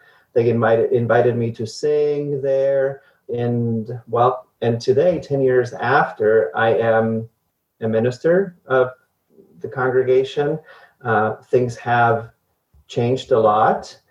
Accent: Argentina; I am originally from Argentina, which, as it is true for most people, I grew up in the Catholic Church, you know, many, many years of Catholic education

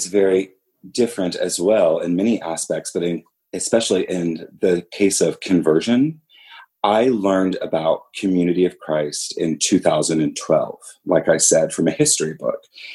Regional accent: West Union, Ohio, United States; I'm from West Union, Ohio, and I am the invitation minister for the Chesapeake Bay Mission Center.

